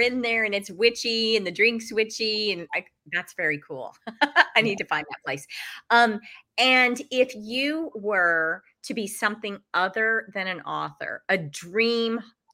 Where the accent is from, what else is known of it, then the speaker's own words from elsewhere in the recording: Texas, United States; also born or lived in Wyoming; Yeah, I grew up in Texas and Wyoming.